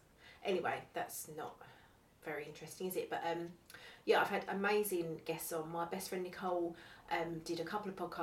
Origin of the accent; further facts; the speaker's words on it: East of England, United Kingdom; And I'm from Essex. I'm an Essex girl.